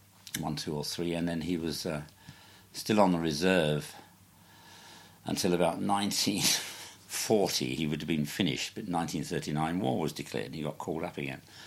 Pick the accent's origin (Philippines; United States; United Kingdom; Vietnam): United Kingdom; Holborn, London; born there; I was born in Holborn in London on 18th of July 1932.